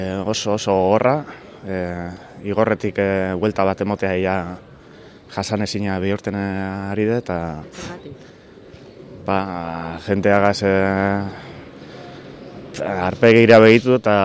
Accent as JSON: {"language": "Basque", "region": "Basque Country", "country": "Spain", "said": "Bai, gehienok ba, Arratiakoa gara, oke, Bilbo ingurukoak edo badauz"}